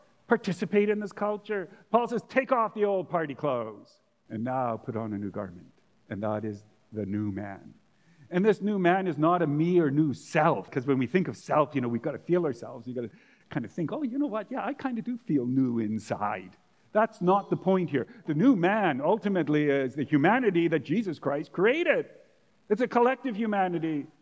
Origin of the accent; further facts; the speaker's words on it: Canada; After all, we're Canadian, right?